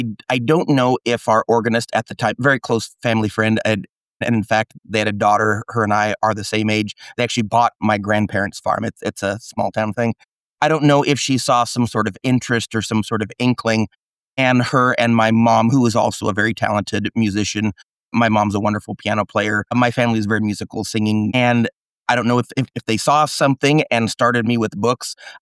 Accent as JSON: {"language": "English", "town": "Baird", "region": "Nebraska", "country": "United States", "tie": "born or raised there", "said": "Born and raised in Baird, Nebraska, where my parents grew up. My grandparents grew up. I'm actually only the third generation American in my family."}